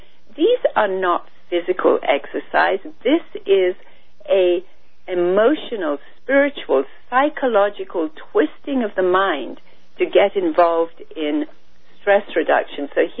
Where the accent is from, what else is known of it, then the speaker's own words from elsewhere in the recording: India; But I was born and raised in India